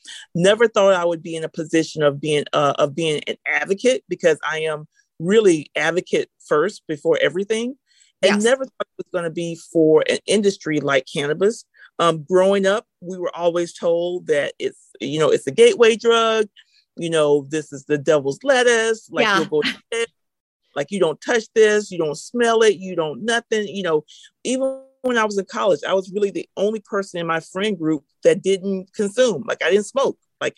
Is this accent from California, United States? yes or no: no; Oviedo, Florida, United States; So I'm from a little town in Florida called Oviedo. It's a kind of a, you know, it's a little country town outside of Orlando, Florida.